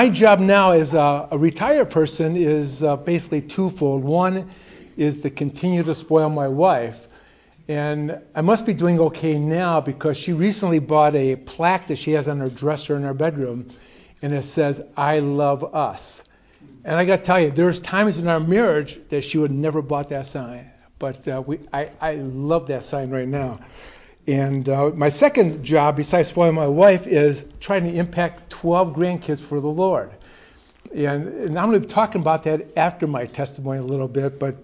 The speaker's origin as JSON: {"language": "English", "town": "Detroit", "region": "Michigan", "country": "United States", "tie": "born or raised there", "said": "I did not grow up in that kind of home. I grew up in Detroit. That doesn't mean I'm not a Christian because I grew up in Detroit. But I grew up in Detroit back when they had four professional teams here."}